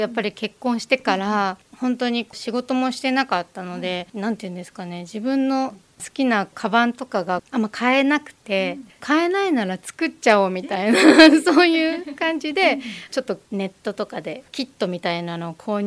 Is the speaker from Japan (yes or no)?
yes; Fujisawa, Kanagawa, Japan; 藤沢市の出身です、